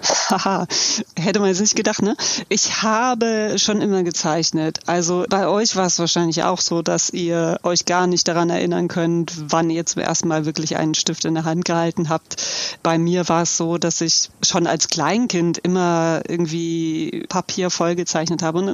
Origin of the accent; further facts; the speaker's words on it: Düsseldorf, North Rhine-Westphalia, Germany; Und dann bin ich geboren und aufgewachsen in Düsseldorf